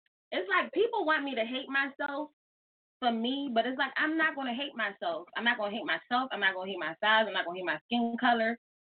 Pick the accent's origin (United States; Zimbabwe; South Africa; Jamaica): Jamaica; I think it's because I'm Jamaican. I think it's just like in us.